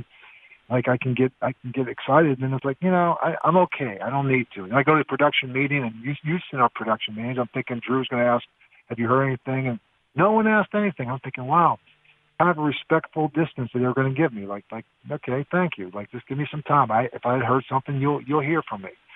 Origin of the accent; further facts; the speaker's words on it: Pittsburgh, Pennsylvania, United States; You know, I grew up in Pittsburgh, and my coach went back there and coached.